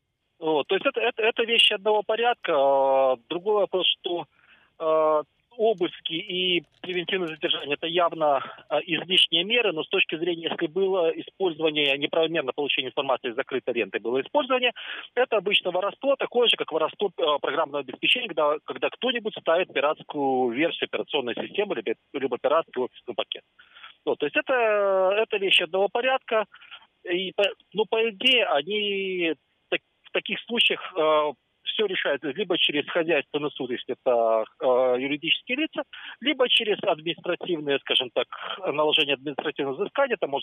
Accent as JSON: {"language": "Russian", "country": "Belarus", "moved": "as an adult", "said": "я думаю, с того момента, как я уехал из Беларуси, то есть лет 10 как минимум."}